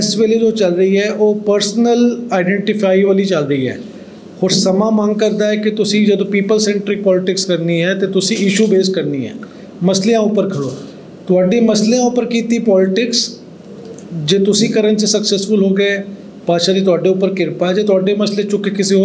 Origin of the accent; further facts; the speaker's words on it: Ranchi, Jharkhand, India; now in Delhi, India; basically ਮੈਂ ਰਾਂਚੀ ਤੋਂ belong ਕਰਦਾ, ਦਿੱਲੀ ਮੈਂ ਜੋਬ ਵਾਸਤੇ ਆਇਆ ਸੀਗਾ